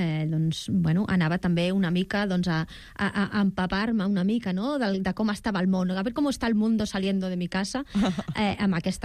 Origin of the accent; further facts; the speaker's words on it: Barcelona, Catalonia, Spain; jo vinc de Barcelona i vinc de poble.